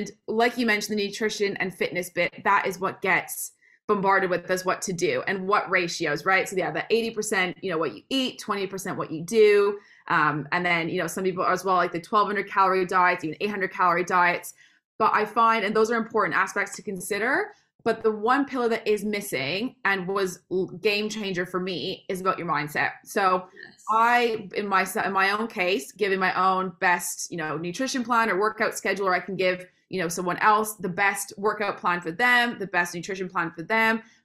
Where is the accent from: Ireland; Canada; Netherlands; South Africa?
Canada; moved away as an adult; now in United Kingdom; Can you tell by my accent as well? I'm not from the UK originally, I'm from Canada. So grew up in Canada, did all my schooling there.